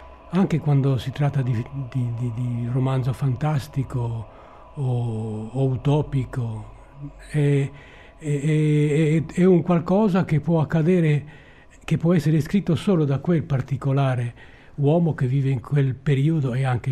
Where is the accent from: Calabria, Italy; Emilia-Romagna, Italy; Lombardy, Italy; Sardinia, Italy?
Sardinia, Italy; Guasila; forse molto il mio paese, però non precisamente il mio paese, Guasila